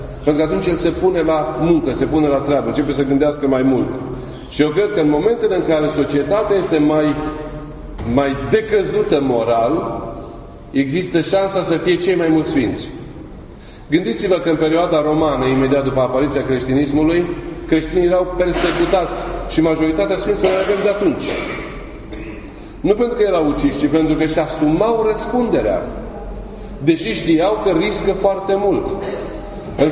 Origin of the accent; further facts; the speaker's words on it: Romania; Adică noi, prin forța lucrurilor, am avut foarte mult de suferit în istorie, ca români. Și am răbdat și am suferit.